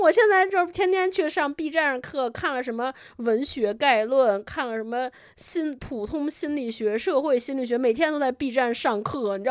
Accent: Inner Mongolia, China; 就首先我作为一个从内蒙小地方来的人

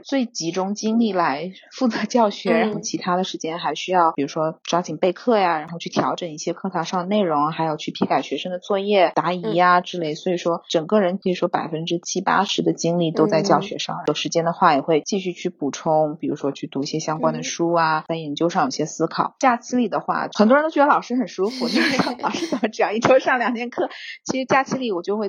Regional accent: China

